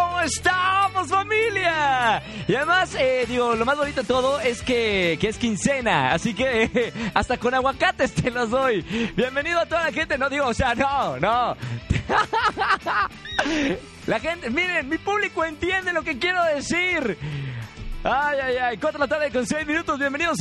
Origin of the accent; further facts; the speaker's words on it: Monterrey, Nuevo León, Mexico; Y eso que no conocen las de Monterrey, de donde soy yo, esas sí vuelan